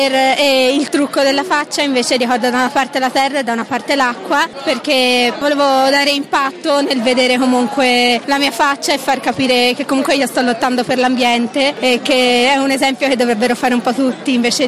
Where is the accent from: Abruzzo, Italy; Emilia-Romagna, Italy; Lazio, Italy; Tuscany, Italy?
Tuscany, Italy; Florence; Sì, vengo da Firenze.